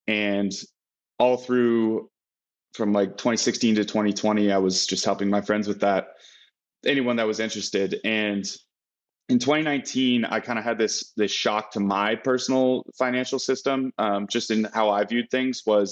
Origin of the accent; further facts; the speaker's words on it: Colorado, United States; I grew up in Colorado from 8 on, and outside of a 1 year traveling and living in Southeast Asia, I lived in Colorado my whole life. So I'm very much a Coloradan